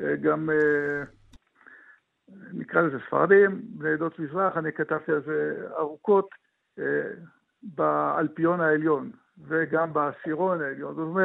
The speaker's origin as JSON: {"language": "Hebrew", "town": "Tel Aviv", "region": "Tel Aviv District", "country": "Israel", "said": "אני תל אביבי דור שלישי"}